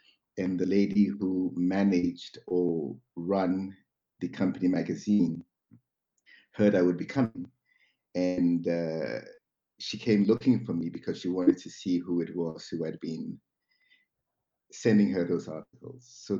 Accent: Ghana; I grew up in Ghana, and I grew up reading a lot of English books.

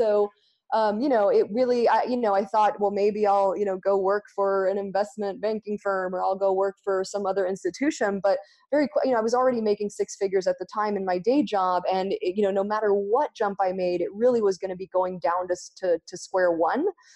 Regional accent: Argentina; Well, you know, I grew up in Argentina, and we don't do the traditional college thing over there.

